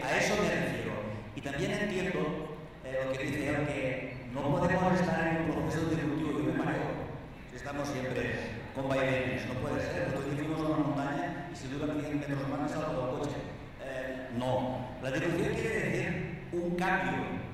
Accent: Spain; Naturalmente, yo vengo de España, yo Canadá no por tanto.

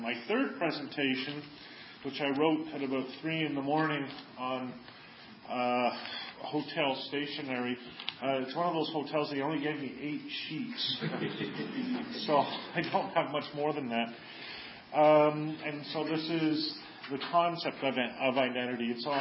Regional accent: Montreal, Quebec, Canada; I am originally from Montreal, and so Montreal always is and always will be home for me.

